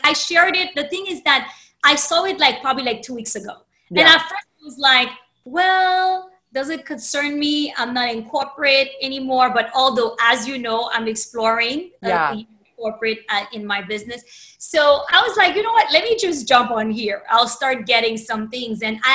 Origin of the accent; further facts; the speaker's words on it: Haiti; as you know, I'm from Haiti